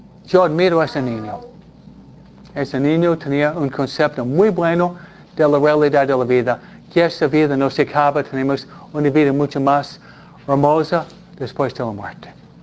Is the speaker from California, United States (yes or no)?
yes; California, United States; de donde vengo yo, California no tiene cuatro estaciones